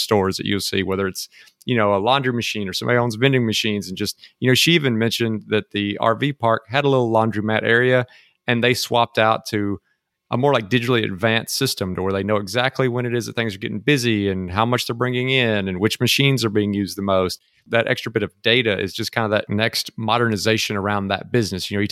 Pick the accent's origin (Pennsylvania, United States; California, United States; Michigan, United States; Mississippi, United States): Mississippi, United States; Never been to Mississippi, really. So get to bring him back to my hometown and show him around was cool.